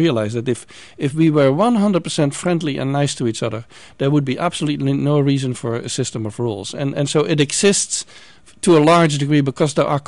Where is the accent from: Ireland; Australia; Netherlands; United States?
Netherlands; English is a second language; I'm from the Netherlands